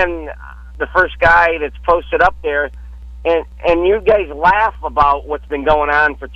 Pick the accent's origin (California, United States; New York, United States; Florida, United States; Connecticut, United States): Connecticut, United States; I'm from Connecticut. I know how to pronunciate.